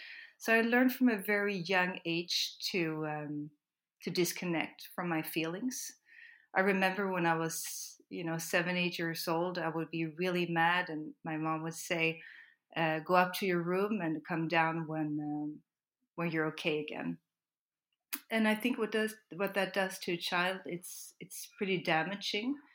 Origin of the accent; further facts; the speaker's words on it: Sweden; So I'm actually Swedish. I grew up in Sweden. My mother is Swedish and my dad is from the US.